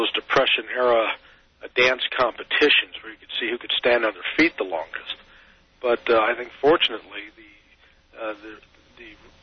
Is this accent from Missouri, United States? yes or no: yes; Missouri, United States; I've been to farmer's markets in Maryland and Virginia, and I was raised in Missouri.